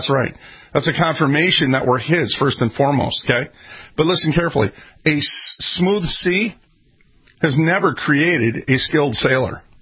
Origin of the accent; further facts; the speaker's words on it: United States; And just keep in mind, we're American babies here.